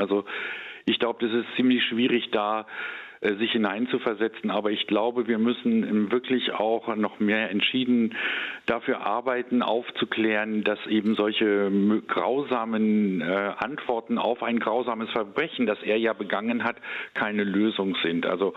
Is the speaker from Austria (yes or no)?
no; Germany; Und ich denke, wir als Deutsche haben da auch vielleicht auch noch mal eine besondere Sensibilität, wenn wir an unsere eigene Geschichte denken.